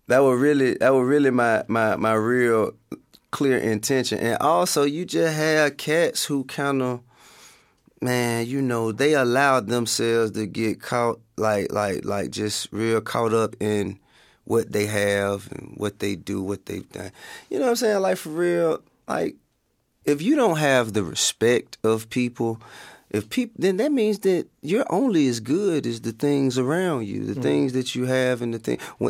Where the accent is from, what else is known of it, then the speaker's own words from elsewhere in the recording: the South, United States; accent: southern; It could have been my southern accent.